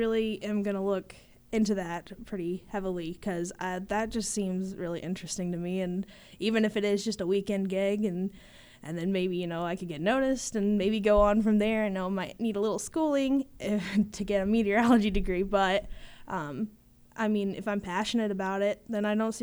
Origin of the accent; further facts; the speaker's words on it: Goreville, Illinois, United States; It is in Southern Illinois. I'm from Gorville, but that's not very far from Carterville